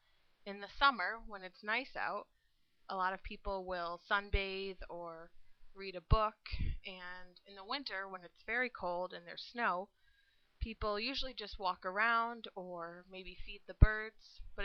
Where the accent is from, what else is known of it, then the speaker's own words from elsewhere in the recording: New York, United States; I'm from New York State, but New York City is completely different.